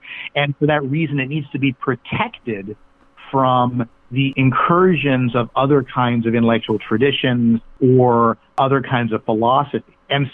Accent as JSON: {"language": "English", "country": "United States", "said": "I'm an American, I love my country"}